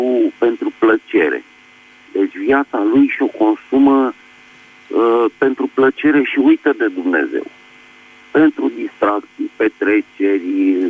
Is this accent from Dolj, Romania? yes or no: no; Bucharest, Romania; din București.